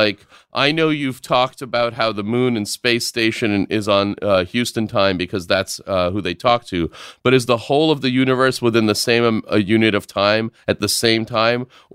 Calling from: Kabul, Afghanistan; I'm writing you from Kabul, Afghanistan

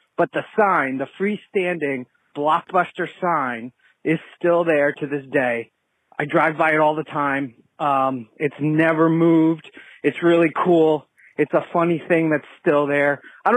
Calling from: Stamford, Connecticut, United States; Hey, guys … I'm from Stamford, Connecticut, and I love the show.

